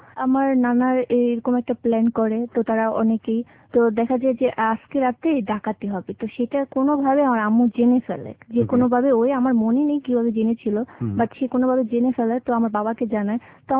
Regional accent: Gazipur, Dhaka Division, Bangladesh; born there; জন্ম হচ্ছে গাজীপুরে।

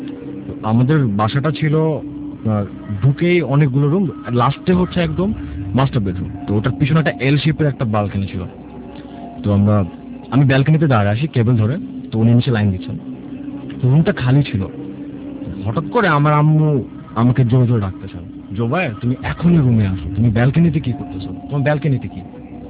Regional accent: Dhaka, Dhaka Division, Bangladesh; I am from কাঠালবাগান।

